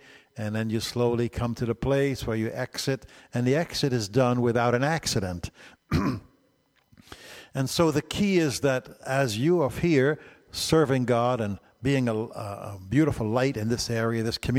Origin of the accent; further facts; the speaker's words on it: New York City, New York, United States; I'm from New York City, and so New York has never been a problem to me.